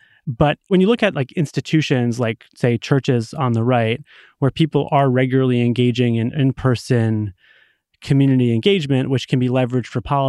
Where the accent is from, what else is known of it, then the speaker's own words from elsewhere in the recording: Massachusetts, United States; So, you know, take my home state of Massachusetts.